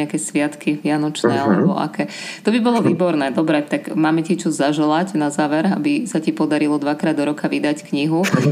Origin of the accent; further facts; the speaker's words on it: Bratislava, Bratislava Region, Slovakia; som Bratislavčanka, ktorá potrebuje využívať 39 a 31 na to, aby sa dostala do práce.